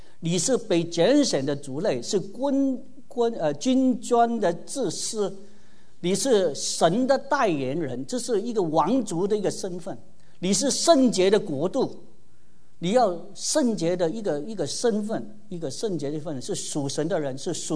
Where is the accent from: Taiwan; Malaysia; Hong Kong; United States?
Hong Kong; 我们从香港来比简单，如果你是香港来，大家都是知道香港。